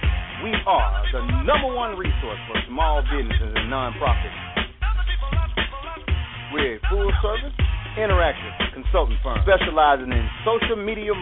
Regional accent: Alabama, United States; Now, of course, I am from Alabama, and I'm a diehard Roll Tide fan.

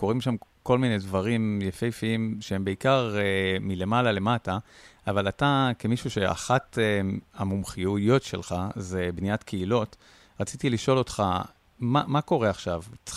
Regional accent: Beersheba, Southern District, Israel; born there; רציתי לדבר על באר שבע, לא סתם, ולא רק בגלל שנולדתי שם, ויש לי פינה חמה בלב לעיר הזאת

